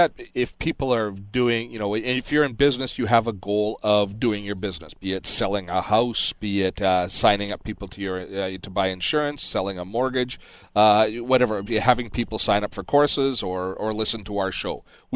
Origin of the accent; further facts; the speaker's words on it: Scotland, United Kingdom; and not just being Scottish and cheap, as you're kind of alluding to there